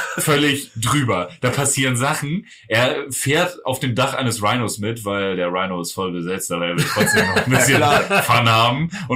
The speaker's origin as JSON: {"language": "German", "country": "Germany", "said": "Ja, ich bin Deutscher."}